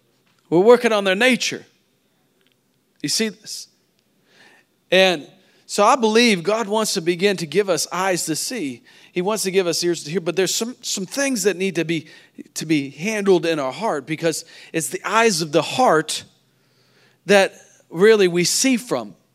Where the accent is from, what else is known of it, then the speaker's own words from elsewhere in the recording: Missouri, United States; now in Nashville, United States; I grew up in Missouri, but Nashville's our home.